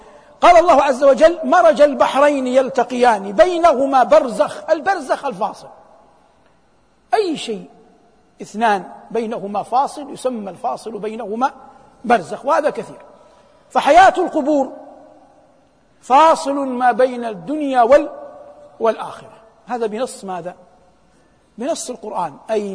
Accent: Saudi Arabia; بلادنا المملكة العربية السعودية

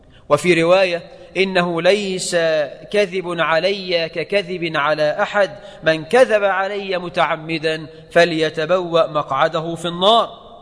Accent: Egypt

